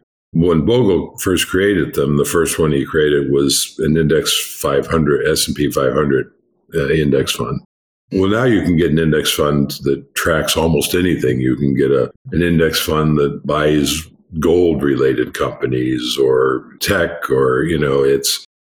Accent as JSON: {"language": "English", "country": "United States", "said": "And I mention the ones that are available in the U.S. because I'm an American."}